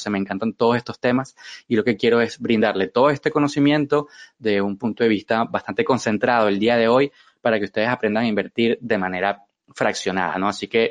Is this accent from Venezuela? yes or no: yes; Venezuela; now in Madrid, Spain; soy venezolano, 43 años, en abril próximamente cumplo 43. Vivo en Madrid desde hace 4 años